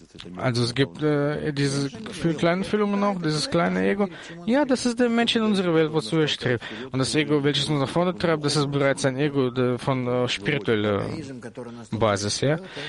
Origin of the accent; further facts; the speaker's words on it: Belgrade, Serbia; born there; German is a second language; ich bin in Belgrad geboren worden, dort kann man eine Gruppe schaffen, ja?